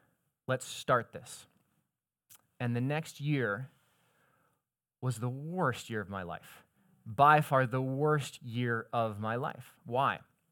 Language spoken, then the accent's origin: English; Seattle, Washington, United States; So I'm from Seattle, Washington, and I love the Pacific Northwest. I'm an outdoors guy, and I miss the Northwest.